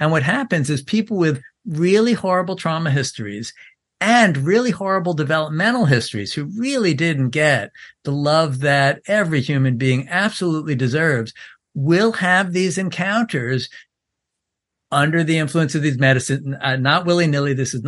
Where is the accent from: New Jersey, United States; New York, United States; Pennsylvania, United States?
New York, United States; so I'm 69 years old. I grew up in New York. I grew up among like the counterculture and hippies.